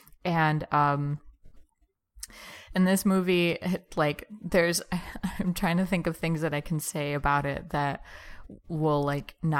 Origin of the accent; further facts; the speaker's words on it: Tucson, Arizona, United States; also born or lived in Mesa; I was born in Arizona. I was born in Mesa, but I grew up in Tucson.